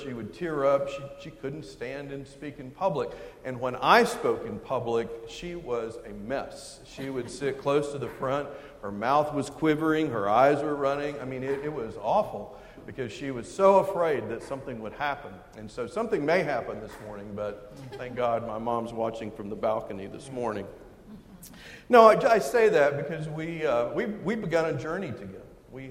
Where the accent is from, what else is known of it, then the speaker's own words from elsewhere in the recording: Texas, United States; accent: Texan; also born or lived in Oklahoma; but I hail from Texas. You may hear it in the accent. When I was pastoring in Washington, D.C., they never let me forget it. But I was also reared in Oklahoma